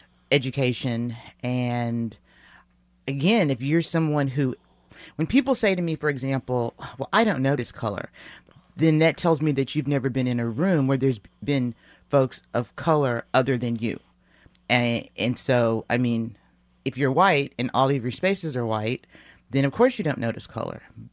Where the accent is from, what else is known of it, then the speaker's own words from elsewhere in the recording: Kansas City, Kansas, United States; I mean, I grew up in Kansas City, Kansas, working class family, but then they sent me off to private, predominantly white schools in Kansas City, Missouri.